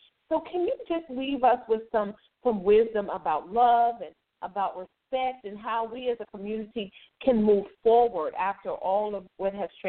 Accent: Washington, District of Columbia, United States; I grew up in the District of Columbia, and in my community, it didn't have Caucasian people.

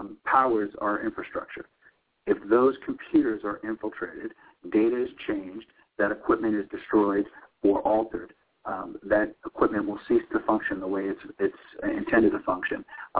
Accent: New York, United States; I grew up in the Northeast, up in New York. I've got friends and family who are still suffering from this hurricane, Sandy.

